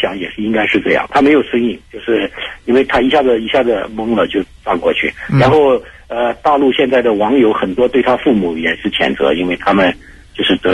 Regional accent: China; 这个我是大陆过来的哈

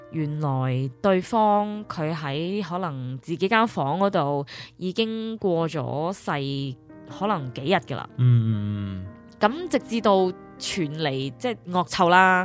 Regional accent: China; 有我们中国人呢不是有些讲句呢

